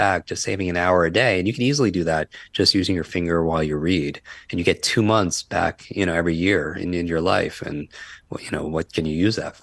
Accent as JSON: {"language": "English", "region": "New York", "country": "United States", "said": "I can't talk that slow because I'm from New York."}